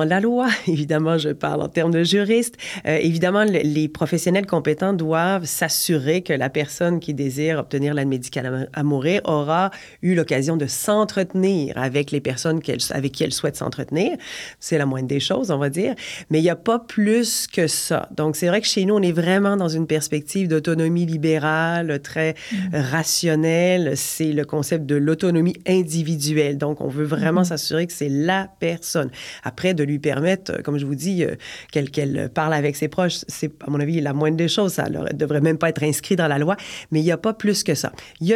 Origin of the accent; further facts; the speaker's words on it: Quebec, Canada; mais c'est la première fois qu'on parle chez nous au Québec, dans les lois, d'un tiers de confiance.